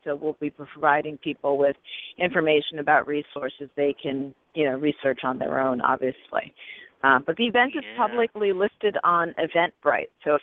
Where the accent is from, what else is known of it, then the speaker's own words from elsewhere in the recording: New York, United States; And I'm a New Yorker, so I'm walking the same walk that you are.